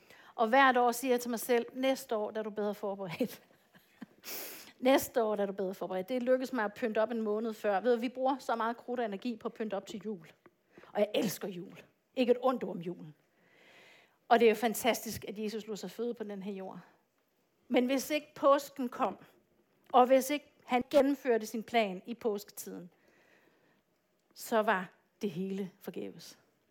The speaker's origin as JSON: {"language": "Danish", "country": "Tanzania", "tie": "born or raised there", "moved": "yes", "said": "som barn, jeg voksede op som missionærdatter i Tanzania"}